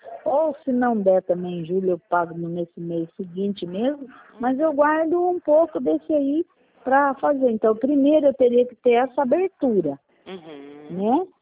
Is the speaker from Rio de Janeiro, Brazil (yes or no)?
no; Iperó, São Paulo, Brazil; Eu sou de Iperó, mas é extensão.